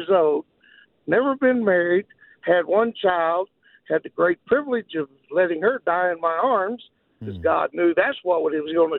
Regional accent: Illinois, United States; And every aspect of marriage and way I grew up in Southern Illinois, my mom married a town drunk.

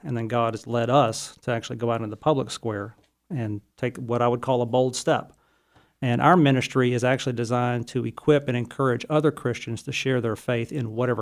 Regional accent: Mississippi, United States; And I'm from South Mississippi.

